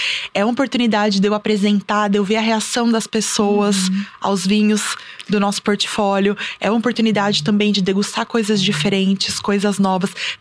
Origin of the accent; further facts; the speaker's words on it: Campinas, São Paulo, Brazil; eu sou de Campinas, então a gente tem ali o pessoal do vinho de Campinas